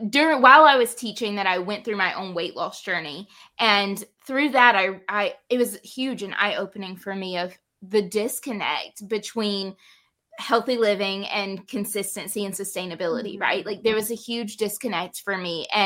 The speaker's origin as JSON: {"language": "English", "region": "Southern United States", "country": "United States", "accent": "Southern", "said": "And if you can't tell by my accent, then I am definitely a Southern girl through and through."}